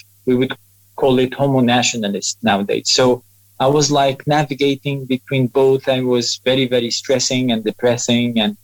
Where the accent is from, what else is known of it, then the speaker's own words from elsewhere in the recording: Algeria; English is a second language; moved away; I grew up in Algeria. I was born there in 1977.